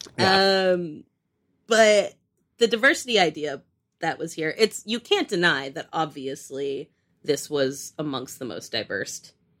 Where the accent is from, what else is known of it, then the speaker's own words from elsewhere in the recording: Massachusetts, United States; And I'm from Western Massachusetts.